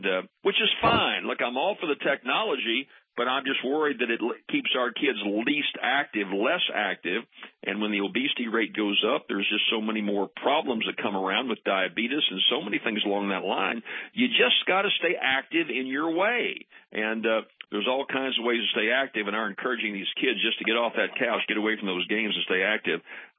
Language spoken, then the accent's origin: English; St. Louis, Missouri, United States; I grew up in St. Louis, Missouri, and the St. Louis Country Club was a private country club I didn't belong